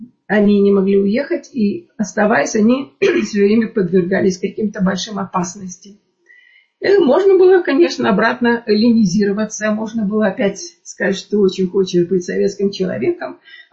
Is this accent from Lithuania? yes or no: yes; Vilnius, Vilnius County, Lithuania; also born or lived in Moscow; мы переезжаем в Вильнюс, где я, в общем, я родом из Литвы, из Вильнюса, после военного, в котором уже была советская власть